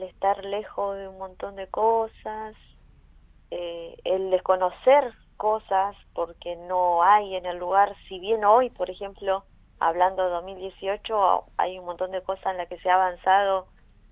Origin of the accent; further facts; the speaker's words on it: Anecón Grande, Río Negro, Argentina; Yo soy de Necón Grande